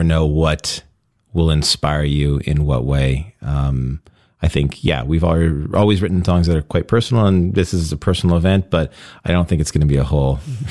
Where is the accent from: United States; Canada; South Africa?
Canada; Alberta; now in Toronto, Canada; Yes, I live there now. I was born and raised in Alberta. But I've been in Toronto for like probably 15 years now. So it's... I can say I live in Toronto.